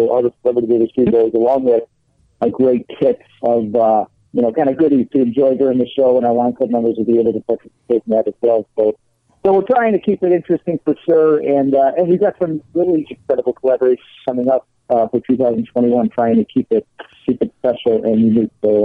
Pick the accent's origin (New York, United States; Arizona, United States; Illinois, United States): Illinois, United States; Orland Park; growing up in Orland Park, Illinois, and doing what we're doing.